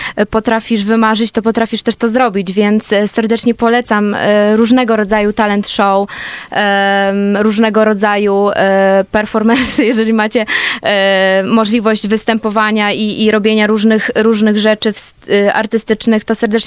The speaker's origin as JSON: {"language": "Polish", "town": "Władysławowo", "region": "Pomeranian Voivodeship", "country": "Poland", "said": "No jestem z Władysławowa"}